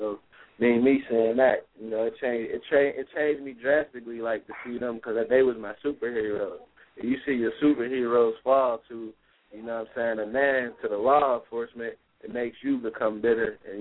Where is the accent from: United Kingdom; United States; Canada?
United States; Pittsburgh, Pennsylvania; I'm from Pittsburgh, Pennsylvania. I'm 24 years old.